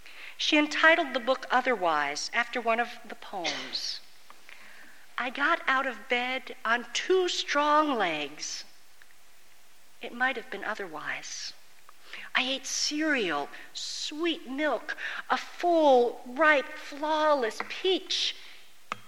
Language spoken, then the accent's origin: English; Babylon, New York, United States; I was born on Good Friday and raised in a town called Babylon. That tells you a lot about my life. But I was born in a town, raised in a town called Babylon, which really was by the waters of the south shore of Long Island.